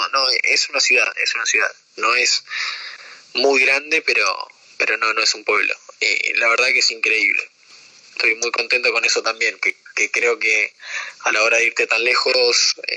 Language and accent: Spanish; Argentina; Sí, hay argentinos acá. Somos, en el equipo somos 5 argentinos